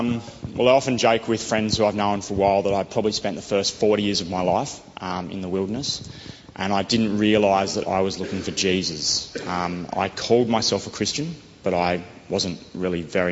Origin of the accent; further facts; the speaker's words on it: Sydney, New South Wales, Australia; moved away as an adult; I was born in Sydney, and growing up, I probably spent most of my time on or in or under the water.